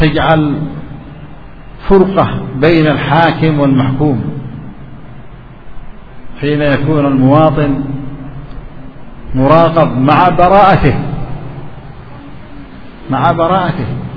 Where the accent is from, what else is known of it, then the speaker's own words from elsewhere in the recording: Yemen; نحن عندنا في اليمن